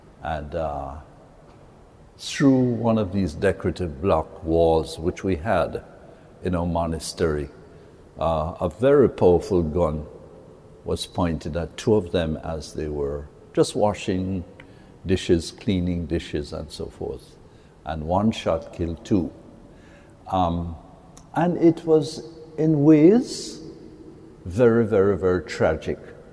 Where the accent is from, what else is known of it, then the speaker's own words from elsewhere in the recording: Jamaica; born there; My background is that I'm Chinese, born in Jamaica. My parents came from China and I was born in Jamaica. My grandparents would have been indentured servants